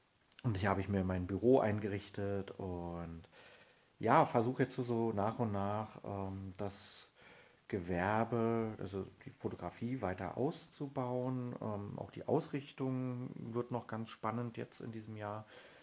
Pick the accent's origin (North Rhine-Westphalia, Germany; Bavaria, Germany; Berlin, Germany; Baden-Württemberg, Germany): Berlin, Germany; moved away as an adult; also born or lived in Hanover; now in Lemwerder, Germany; Also ich bin eigentlich ursprünglich aus Berlin, bin dann mit meiner Frau dann damals nach Hannover, weil sie da ein Studium gemacht hat. Dann sind wir irgendwann berufsbedingt nach Lemwerder, in die Weltmetropole Lemwerder gezogen. Das ist bei Bremen.